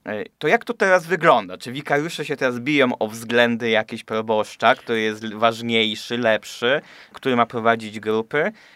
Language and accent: Polish; Goszczanów, Łódź Voivodeship, Poland; Ja pochodzę z parafii Goszczanów, gdzie mieliśmy cały czas jednego wikariusza